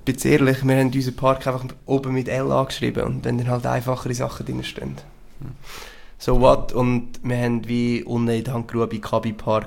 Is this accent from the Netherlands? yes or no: no; Central Switzerland, Switzerland; und es ist halt mit viel Aufwand verbunden bei uns in der Zentralschweiz. Wir sind viele umeinander fahren.